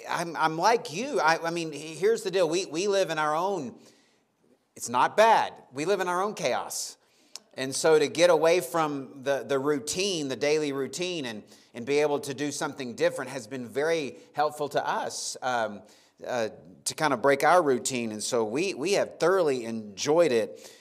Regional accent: Texas, United States; I mean, we're from the Panhandle of Texas. We have like cottontail rabbits.

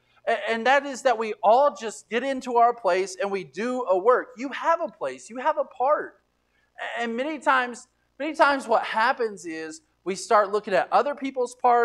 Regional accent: Texas, United States; there's a business in Borger, Texas, a town real close to my hometown.

